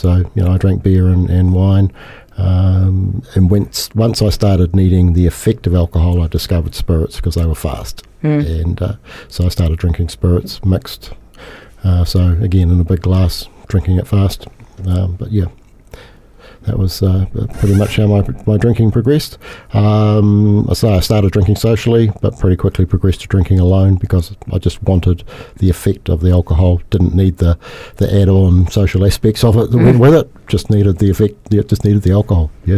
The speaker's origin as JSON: {"language": "English", "town": "Christchurch", "region": "Canterbury", "country": "New Zealand", "tie": "born or raised there", "also_born_or_lived": "Dunedin", "said": "And I'm a New Zealander, Kiwi New Zealander. I've born in Dunedin, but I spent pretty much all my life in Christchurch."}